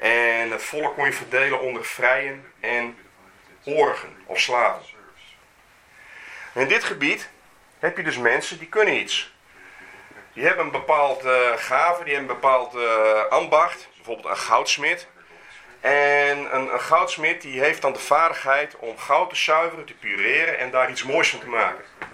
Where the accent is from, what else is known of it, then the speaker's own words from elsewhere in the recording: Friesland, Netherlands; Hier, wij zijn nou hier, wij zijn Friezen hier, en hier had je al het oud-Fries recht.